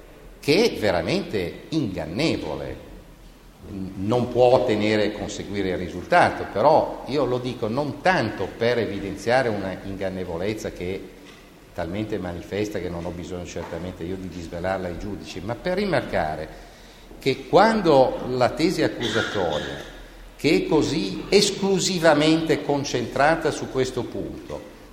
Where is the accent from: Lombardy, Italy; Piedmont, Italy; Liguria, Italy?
Liguria, Italy; Genoa; siamo di Genova, probabilmente abitiamo tutti più o meno in centro